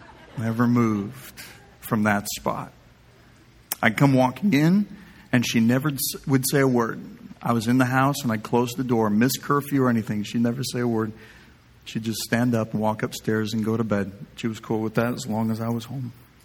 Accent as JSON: {"language": "English", "region": "South Dakota", "country": "United States", "tie": "born or raised there", "said": "Where I grew up in South Dakota, we cruised on Friday night."}